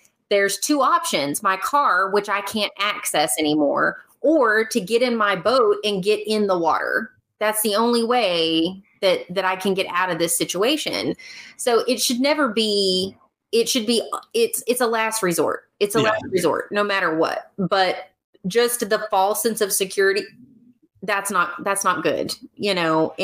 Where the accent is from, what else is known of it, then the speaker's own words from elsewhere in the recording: Texas, United States; it's not just because I'm from Texas